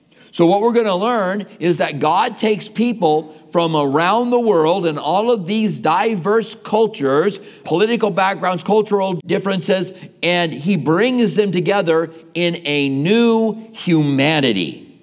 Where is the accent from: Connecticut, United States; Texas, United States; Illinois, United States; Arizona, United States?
Arizona, United States; I am a Christian first. Then I'm an American. Then I'm a man. Then I may be an Arizonan.